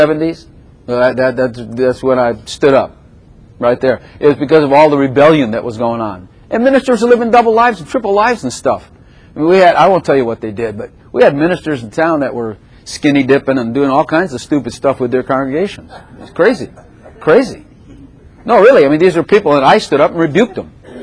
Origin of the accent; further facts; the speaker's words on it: Chicago, Illinois, United States; And I remember when I was from the Chicago area, Yankee land, I remember coming down south